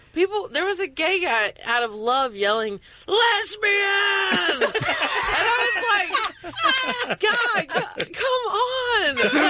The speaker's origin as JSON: {"language": "English", "town": "Belmont", "region": "North Carolina", "country": "United States", "said": "Yeah, I am from Belmont and in North Carolina."}